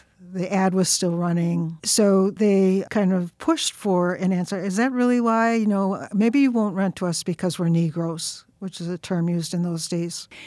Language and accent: English; Oklahoma, United States; I grew up on 44th in Oklahoma, lived pretty much in that white Catholic community